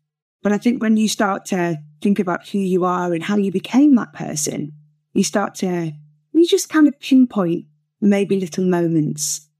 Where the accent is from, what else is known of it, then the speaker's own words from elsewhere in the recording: Rainhill, North West England, United Kingdom; I grew up just outside Liverpool, and I was born in West Sittingsford. My parents and I lived in a place called Rain Hill